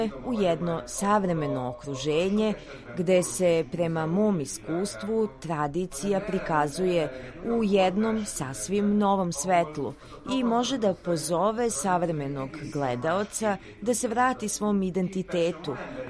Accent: Hungary; ja, kao Mađar, mogu da se ušunjam u srpsku dušu

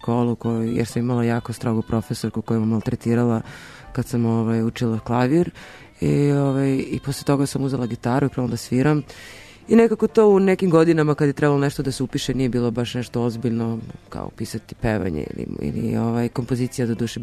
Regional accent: Russia; moved away as an adult; now in Serbia; Ja sam odrasla u Rusiji, od svoje 10. godine sam živjela tamo do 2007. Posle završetka fakulteta vratila sam se u Srbiju

